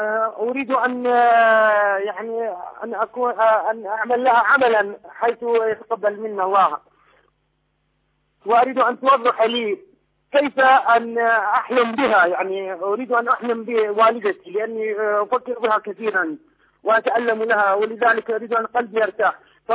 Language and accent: Arabic; Kirkuk, Kirkuk Governorate, Iraq; من العراق، مدينة كركوك.